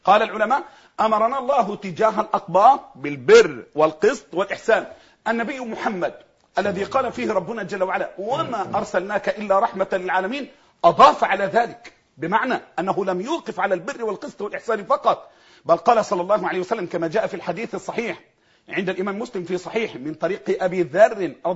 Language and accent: Arabic; Egypt; ان احنا اولاد مصر البرره بس